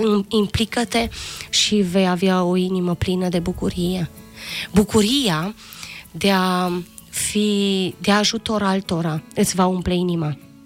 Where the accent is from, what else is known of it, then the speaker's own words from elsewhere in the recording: Romania; Noi trăim în România, noi suntem români ca să facem ceva bun pentru țara în care locuim